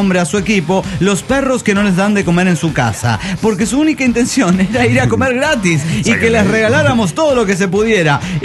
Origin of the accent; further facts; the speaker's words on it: La Paz, Bolivia; de La Paz, Bolivia.